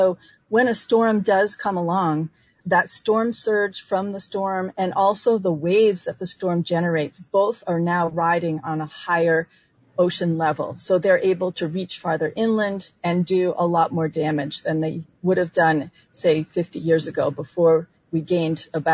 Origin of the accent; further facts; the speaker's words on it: New England, United States; I'm from New England, and we talk about snowstorms a lot up there